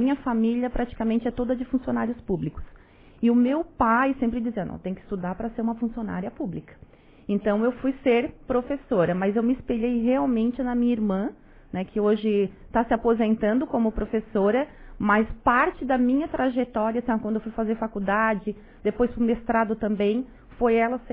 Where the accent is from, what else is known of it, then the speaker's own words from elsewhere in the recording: Orleans, Santa Catarina, Brazil; Eu sou de Orleans, né?